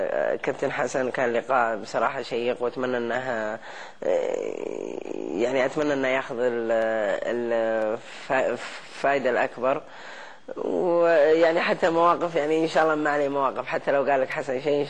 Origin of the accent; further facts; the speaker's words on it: Riyadh, Riyadh Province, Saudi Arabia; born there; من مواليد الرياض، ولدت في مستشفى الشميسي.